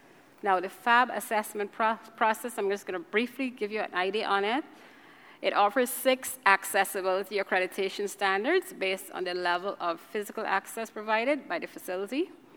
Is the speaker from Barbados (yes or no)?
yes; Barbados; We are just most easterly island of the island chain in the Caribbean. Historically, we are very British, and geographically, unique